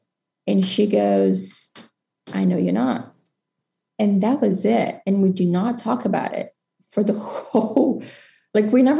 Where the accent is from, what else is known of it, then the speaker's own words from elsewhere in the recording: Brazil; growing up in Brazil, you know, we're middle class.